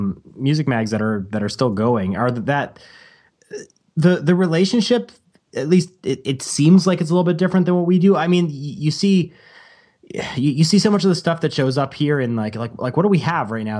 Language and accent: English; Canada; I'm speaking as a Canadian here